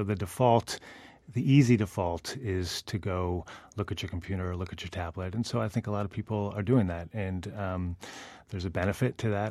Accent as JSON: {"language": "English", "town": "Cambridge", "region": "Massachusetts", "country": "United States", "tie": "born or raised there", "said": "And I was born and raised in Cambridge, where the Plow is."}